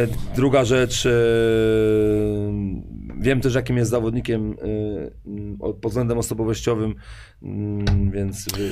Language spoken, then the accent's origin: Polish; Poznań, Greater Poland Voivodeship, Poland; born there; now in Warsaw, Poland; To jest miasto, w którym długo mieszkałem i zostałem po studiach. Zresztą ja się urodziłem w Poznaniu w ogóle.